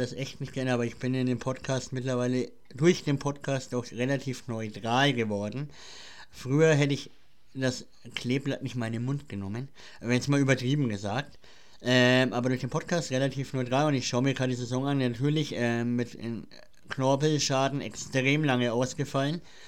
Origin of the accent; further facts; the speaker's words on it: Nuremberg, Bavaria, Germany; Das muss sogar ich als Nürnberger gestehen.